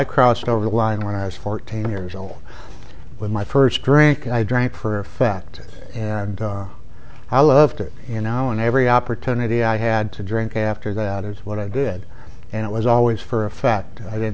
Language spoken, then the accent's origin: English; Cleveland, Ohio, United States; born there; I was born in Cleveland, Ohio, on November 1st, 1946. So you don't have to figure out how old I am.